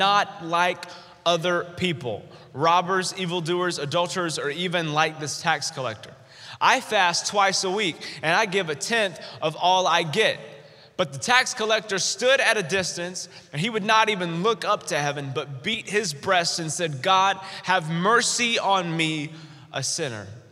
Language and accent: English; North Carolina, United States; he gave me an opportunity to preach in front of my youth ministry back in my hometown in North Carolina.